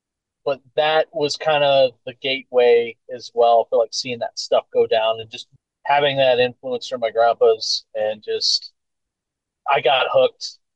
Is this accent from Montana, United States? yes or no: yes; Great Falls, Montana, United States; also born or lived in Billings; I've lived in Montana my whole life. My dark secret is that I was born in Billings, but I've grown up in the Great Falls area most of my life, and that's home to me.